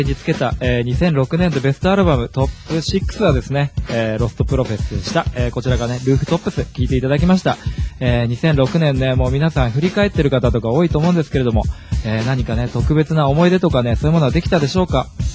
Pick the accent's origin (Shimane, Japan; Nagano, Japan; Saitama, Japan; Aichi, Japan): Saitama, Japan; Urawa; 実は中学がですね、地元浦和市で隣の隣ぐらいでして